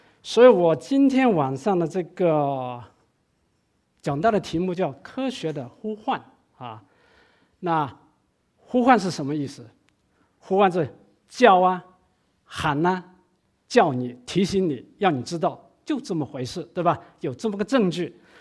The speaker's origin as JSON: {"language": "Chinese", "region": "Guangdong", "country": "China", "tie": "born or raised there", "said": "我是广东人，广东人，出生在那个广东最北的一个山区，在乡下里面出生。"}